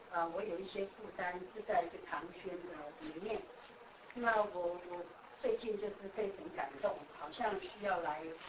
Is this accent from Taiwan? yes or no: yes; Taiwan; 因为我是从台湾来，